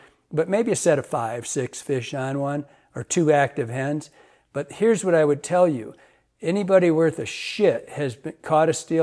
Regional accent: Michigan, United States; like where I grew up in Michigan

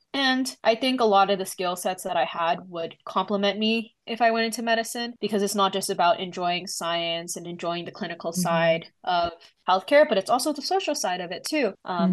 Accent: Toronto, Ontario, Canada; now in Oxford, United Kingdom; As mentioned earlier, my pronouns are she and her. I'm initially from Toronto, Ontario, Canada, so I'm a Canadian student.

